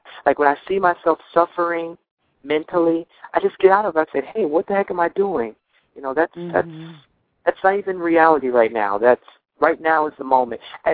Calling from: Miami, Florida, United States; I'm calling you guys from Miami, Florida.

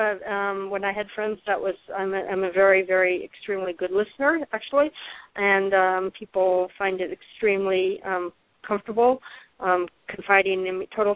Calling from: Denver, Colorado, United States; Yes, I'm calling from Denver.

